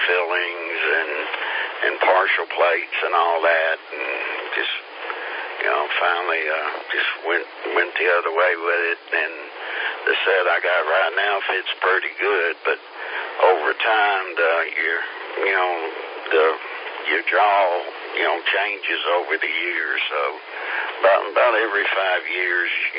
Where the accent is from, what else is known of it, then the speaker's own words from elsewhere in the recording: South Carolina, United States; From here in South Carolina.